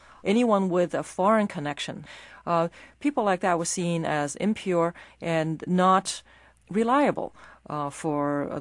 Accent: China; first language Chinese; English is a second language; moved away; I was born in China to American parents. I grew up speaking only Chinese, refusing to learn English.

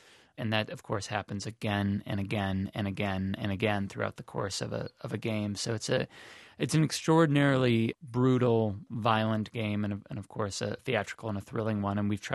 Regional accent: Madison, Wisconsin, United States; Yeah, I grew up in Madison, Wisconsin, so I, from the age of 4 or 5, was going with my dad to University of Wisconsin football games at Camp Randall.

